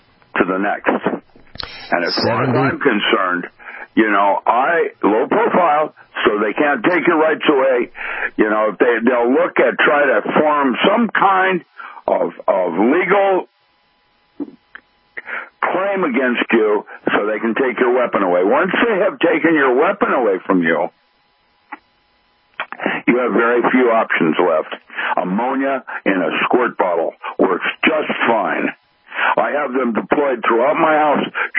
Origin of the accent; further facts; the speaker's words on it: Philippines; because I grew up in the Philippines, and that's the little death.